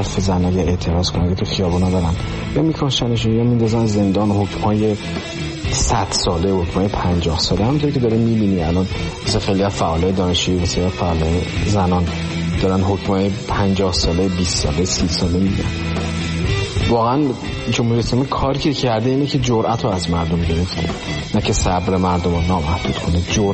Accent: Iran; moved away as an adult; از موقعیتی که در اختیار داشتم برای مهاجرت استفاده کردم و از ایران اومدم بیرون

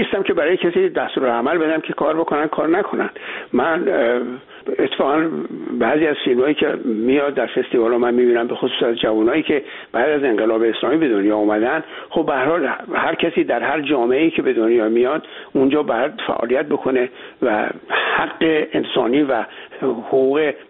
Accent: Iran; moved away; ما وضعیت خودمون رو نشون بدیم که چرا از مملکتمون خارج شدیم

